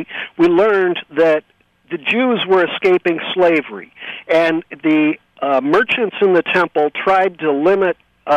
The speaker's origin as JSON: {"language": "English", "town": "St. Louis", "region": "Missouri", "country": "United States", "tie": "born or raised there", "said": "I've told you before, I was raised in St. Louis and went to the Ethical Society"}